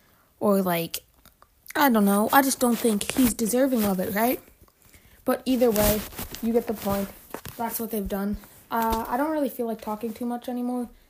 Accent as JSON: {"language": "English", "country": "Canada", "said": "and I'm Canadian, so that's like $150."}